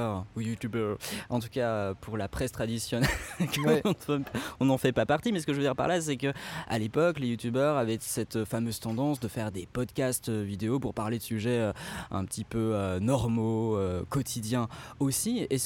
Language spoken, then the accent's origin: French; France; now in Switzerland; Je suis français de base.